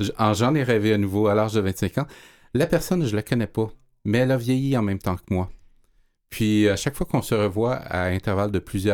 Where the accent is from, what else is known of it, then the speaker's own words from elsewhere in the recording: Montreal, Quebec, Canada; born there; je suis né à Montréal